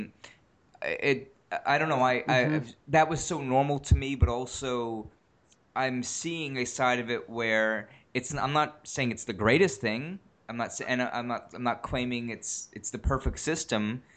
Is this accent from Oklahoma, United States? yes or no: no; New York City, New York, United States; I mean, I grew up in New York where the area I grew up in is literally statistically the most diverse place on earth, not just New York, but the specific area of New York, the most diverse place on earth.